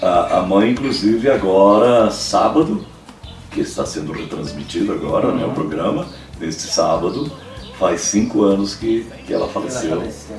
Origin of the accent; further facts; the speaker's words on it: Misiones, Argentina; also born or lived in Alto Alegre, Brazil; now in Santo Antônio do Sudoeste, Brazil; E nós fomos morar em Misiones, em Samuí, com o pai e a mãe. E a gente foi lá, eu estudei na Argentina e vim para o Brasil com quase 15 anos de idade.